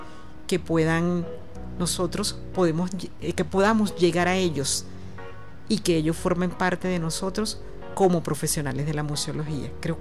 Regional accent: Venezuela; el patrimonio de cada uno de todos nosotros como venezolanos

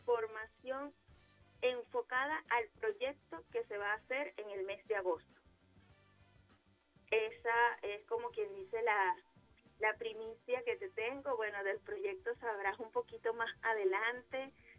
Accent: Venezuela; Esperamos que como venezolanos podamos cumplir esos plazos.

